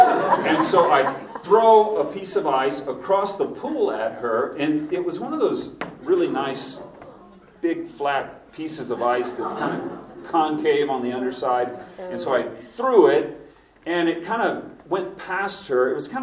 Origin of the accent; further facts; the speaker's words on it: Texas, United States; accent: Texas hillbilly; So somehow I thought my Texas hillbilly accent is going to change everything for me in California.